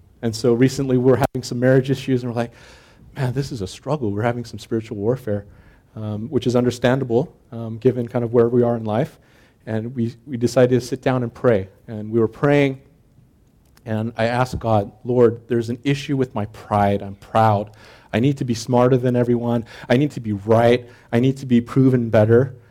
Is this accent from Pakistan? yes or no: no; South Korea; English is a second language; now in United States; I would get teased quite a bit because I was culturally different. So things like picking your nose, which is common in Korea and it's okay, was not acceptable in the US.